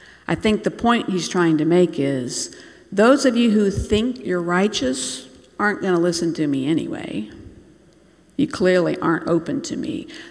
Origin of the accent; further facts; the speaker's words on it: Bangladesh; my memories growing up in Bangladesh